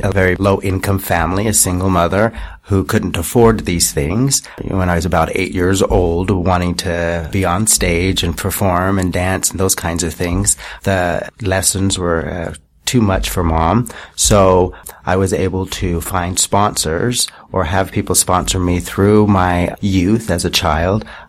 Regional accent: Utah, United States; Of course, I'm from Utah, and so my beginnings began there, of course.

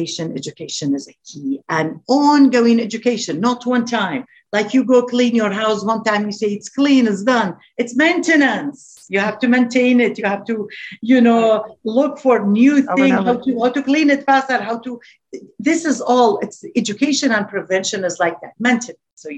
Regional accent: Iraq; I'm from Iraq.

